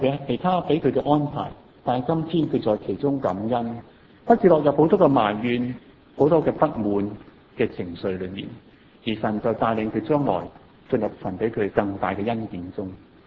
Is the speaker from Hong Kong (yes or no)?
yes; Hong Kong; 我哋香港人食好多嘅海产，食好多鱼